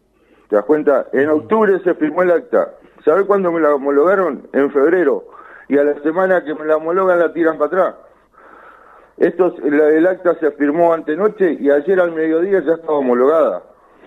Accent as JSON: {"language": "Spanish", "town": "Puerto Madryn", "region": "Chubut", "country": "Argentina", "said": "yo soy de Madryn"}